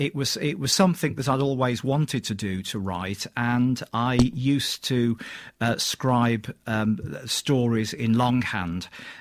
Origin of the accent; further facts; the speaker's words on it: Birmingham, West Midlands, United Kingdom; born there; technically I'm a Brummie myself, having been born in the Dudley Road Hospital.